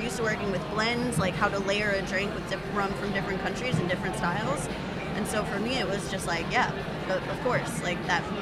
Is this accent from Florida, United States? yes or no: no; Milwaukee, Wisconsin, United States; And I'm from Milwaukee, Wisconsin. It's cold and it's dark and, you know, not that different than Chicago, but that's where we need tiki bars the most. So it was, I guess, kind of an easy segue for me as a like cold northern Midwest gal.